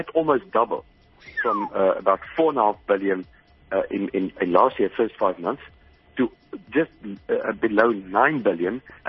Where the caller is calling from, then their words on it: Hermanus, Western Cape, South Africa; From Hermanus in the Western Cape.